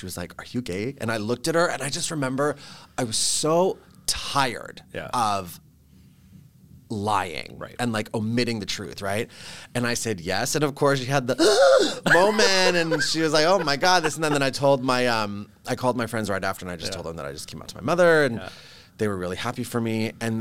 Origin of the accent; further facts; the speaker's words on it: Vancouver, British Columbia, Canada; So I was born and raised in Vancouver. I'm like one of the only seven. Okay. We always make that joke. I was like born in, I mean, it's not Vancouver. It was North Burnaby. Don't tell anyone. It's only like 10 minutes that way. And I've lived here basically my entire life.